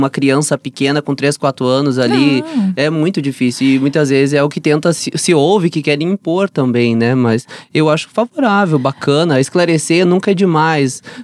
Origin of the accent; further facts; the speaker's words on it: Soledade, Rio Grande do Sul, Brazil; moved away; Eu sou natural de Soledade. É uma cidade também onde eu sou super bem aceita na minha cidade, né, em função que é uma cidade mais tradicionalista, onde as pessoas ainda usam uma faca na bota